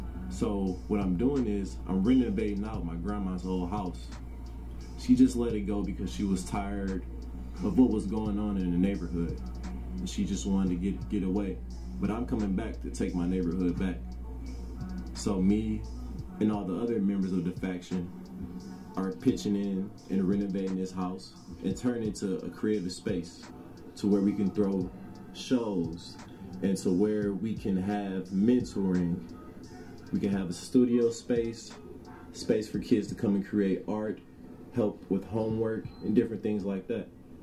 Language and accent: English; Detroit, Michigan, United States; I'm from Detroit, Michigan. I'm what you call a city slicker.